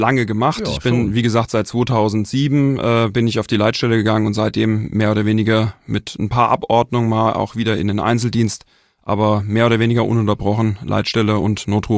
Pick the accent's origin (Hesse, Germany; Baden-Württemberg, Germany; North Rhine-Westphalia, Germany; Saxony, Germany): Hesse, Germany; Wiesbaden; born there; ich bin 45 Jahre alt. Bin gebürtig ursprünglich aus Wiesbaden. Es hat mich inzwischen aber eher an den Rand des Vogelsbergs verschlagen.